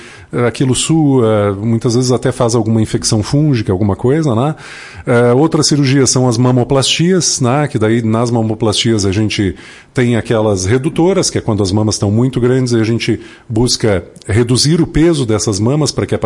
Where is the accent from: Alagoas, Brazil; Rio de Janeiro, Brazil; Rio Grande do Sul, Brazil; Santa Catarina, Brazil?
Rio Grande do Sul, Brazil; Vacaria; Eu sou natural de Vacaria, e aí depois de Lagoa meu pai acabou sendo transferido para Vacaria, que é onde a gente residia, né?